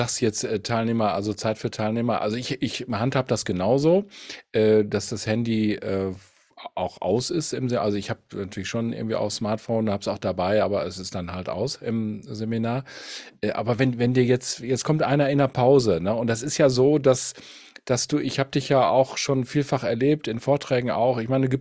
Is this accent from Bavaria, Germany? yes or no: no; Gelsenkirchen, North Rhine-Westphalia, Germany; Ich komme aus Gelsenkirchen und wir sind Dönerland, ne?